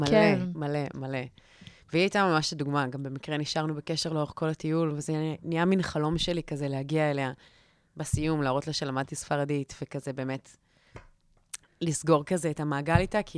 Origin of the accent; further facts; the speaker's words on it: Tel Aviv, Tel Aviv District, Israel; הערים גדולות באופן כללי, גם אם אני תל אביבית